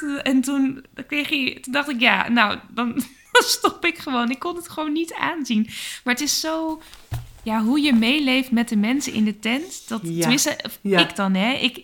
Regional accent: Randstad, Netherlands; ik kom uit het, nou niet echt uit het noorden, maar ik kom uit de Randstad.

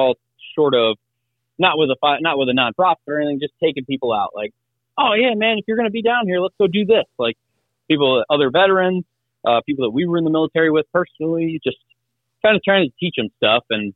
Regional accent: Illinois, United States; And I grew up in Southern Illinois when we still had quail.

